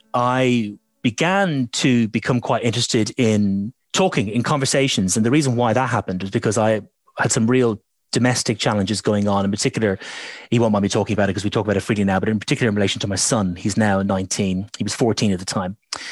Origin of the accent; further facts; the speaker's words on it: Ireland; I remember Ireland, being Irish, I remember Paddy's Day being cancelled.